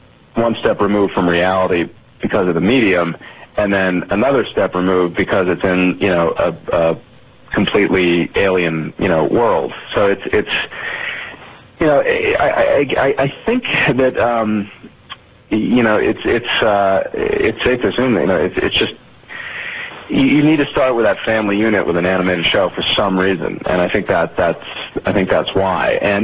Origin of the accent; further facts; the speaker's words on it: New England, United States; 20 or 30 different guys that I knew growing up in New England